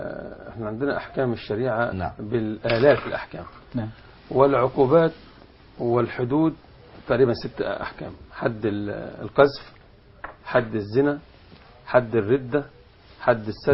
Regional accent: Egypt; طب هل ينفع في الدنيا يعني التعليم عندنا في مصر يخرج فعلا اجيالا تقيم بلدا متحضره قويه متمدنه

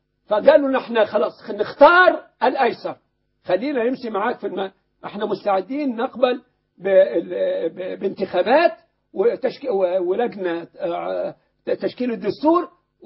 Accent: Egypt; أنا أحد أبناء مصر الذين يدعمون هذه الثورة

